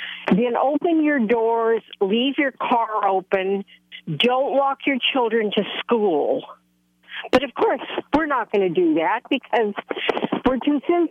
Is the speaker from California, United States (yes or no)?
yes; San Diego, California, United States; moved away as an adult; I was born in San Diego, right close to the border. I was there until I was 50 years old. I'm 78 now.